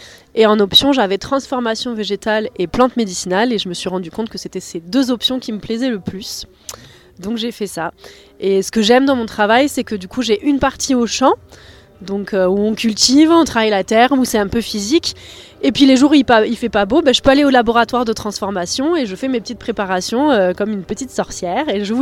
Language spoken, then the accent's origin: French; Occitanie, France; Donc je suis revenue dans l'Auragais, qui est un peu ma terre natale.